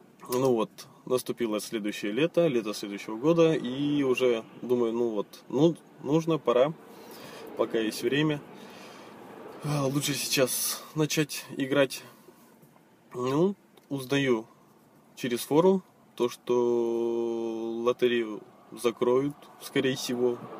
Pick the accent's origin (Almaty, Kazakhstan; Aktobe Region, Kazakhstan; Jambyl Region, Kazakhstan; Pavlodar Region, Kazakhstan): Aktobe Region, Kazakhstan; Aktobe; я из Казахстана, город Актюбинск. Землякам привет.